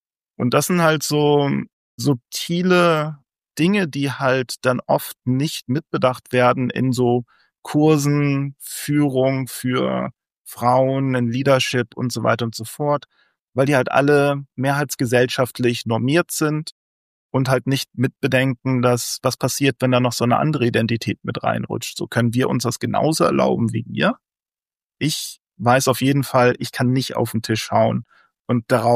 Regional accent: Bad Oldesloe, Schleswig-Holstein, Germany; born there; geboren in Bad Oldesloe, Schleswig-Holstein, Deutschland, ne? Muttersprache Deutsch

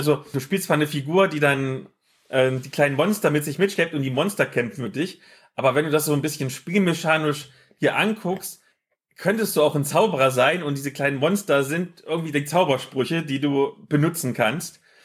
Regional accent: Saxony-Anhalt, Germany; Also Bitterfeld ist ja nicht weit weg von wo ich aufgewachsen bin. Ich war auch viel in der Gegend.

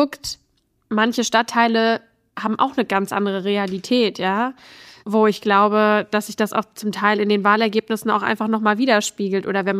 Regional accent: Bad Soden, Hesse, Germany; ich bin ja in Bad Soden groß geworden und bin dann nach Königstein gezogen.

